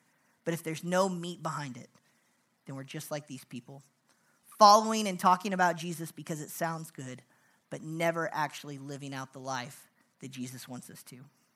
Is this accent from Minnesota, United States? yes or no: no; Mannford, Oklahoma, United States; I grew up in Manford. Manford's right next to Cleveland.